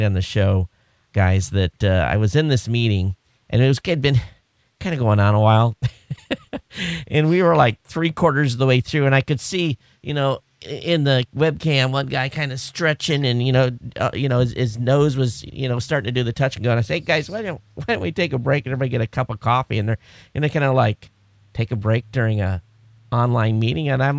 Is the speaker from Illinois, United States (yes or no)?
no; Michigan, United States; And I grew up in Southern Michigan, and I guess I consider myself from the country. I lived on a dirt road, so I guess that kind of qualifies.